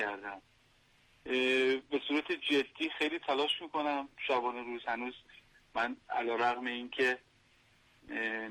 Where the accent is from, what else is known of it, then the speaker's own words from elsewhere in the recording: Hamadan, Iran; بله، من اهل همدان هستم